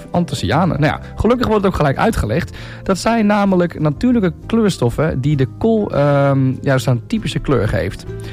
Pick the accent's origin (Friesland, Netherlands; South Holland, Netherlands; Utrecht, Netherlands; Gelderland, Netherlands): South Holland, Netherlands; Rotterdam; born there; Ik ben in Rotterdam geboren.